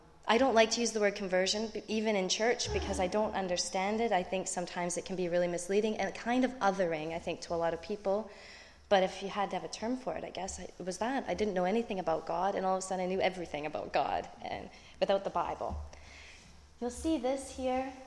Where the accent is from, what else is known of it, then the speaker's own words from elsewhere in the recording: Squamish, British Columbia, Canada; I grew up right outside of Vancouver in a town called Squamish. And now it would not be like this, but back when I was growing up, it was kind of a haven for people who didn't have jobs, for people who were poor, for people who couldn't afford Vancouver.